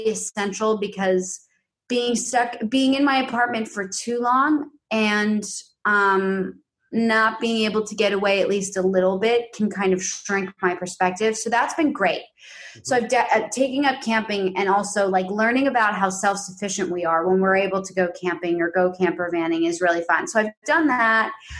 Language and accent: English; New York City, New York, United States; because I grew up in New York City